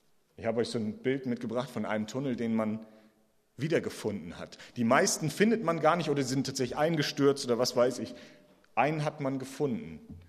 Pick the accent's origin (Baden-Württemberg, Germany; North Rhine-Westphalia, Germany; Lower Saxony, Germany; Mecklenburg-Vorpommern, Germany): Mecklenburg-Vorpommern, Germany; ich komme ursprünglich aus Mecklenburg, bin 1979 geboren, ich war also zur Wende ungefähr 11